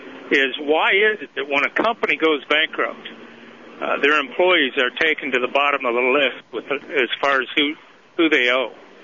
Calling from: Tennessee, United States; I'm in Tennessee.

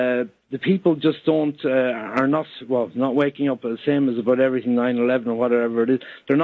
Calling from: Switzerland; But as I'm calling from Europe, from Switzerland, out of the EU for the moment, but as an EU citizen

